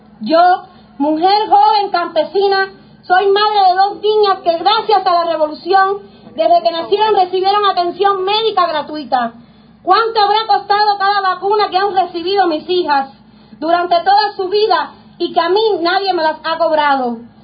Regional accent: Cuba; los jóvenes y mujeres campesinos cubanos somos herederos de Niceto, de Sabino, de Valiente y de Lino

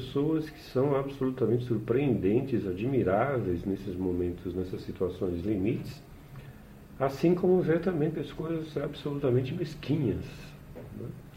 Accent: Santos, São Paulo, Brazil; now in São Paulo, Brazil; Não, sou de Santos, sou do litoral, Caiçara, né? Nasci em Santos. E, enfim, vim para São Paulo novo, enfim, já no, entre 8, 9 anos, vim para São Paulo

